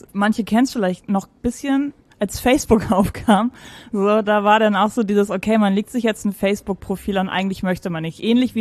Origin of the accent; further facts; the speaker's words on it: Mecklenburg-Vorpommern, Germany; born there; also born or lived in Stuttgart; now in Hamburg, Germany; Ich bin keine Ur-Hamburgerin. Ich bin zugezogen, in erster Generation zugezogen. Ich komme gebürtig aus MacPom. Damals war das ja sogar noch DDR.